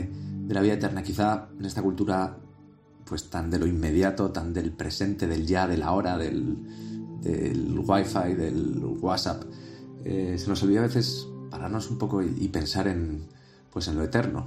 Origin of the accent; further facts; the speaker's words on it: Spain; por lo menos en mi país, en España